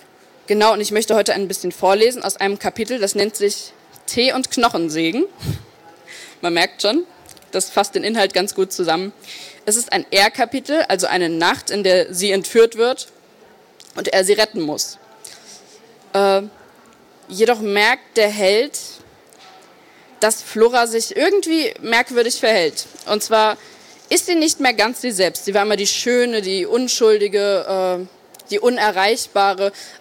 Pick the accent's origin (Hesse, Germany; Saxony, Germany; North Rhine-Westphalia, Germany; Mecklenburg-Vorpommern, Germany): Hesse, Germany; Frankfurt am Main; Ich komme aus Frankfurt am Main und habe gerade diese Woche mein Abitur geschrieben.